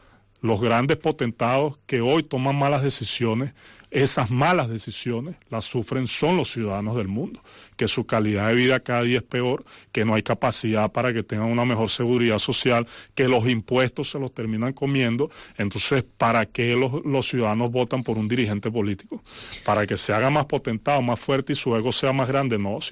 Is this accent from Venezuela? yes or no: yes; Venezuela; moved away; eso para nosotros significa mucho hoy como venezolanos regados por el mundo.